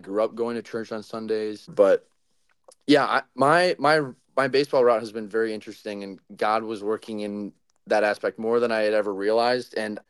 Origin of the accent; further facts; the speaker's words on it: Chicago, Illinois, United States; I am from Chicago, Illinois. I'm from a suburb outside of Chicago, but I just say Chicago is a general area